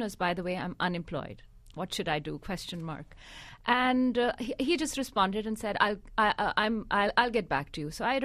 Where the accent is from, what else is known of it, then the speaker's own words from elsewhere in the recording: Pakistan; I am from Pakistan, very much so.